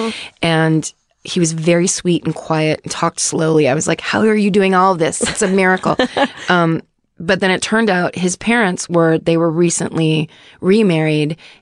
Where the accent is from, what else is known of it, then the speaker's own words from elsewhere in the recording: Saint-Georges-de-Cacouna, Quebec, Canada; My hometown of St. George's, Cacouna only has about 1,000 residents and it's quite quiet.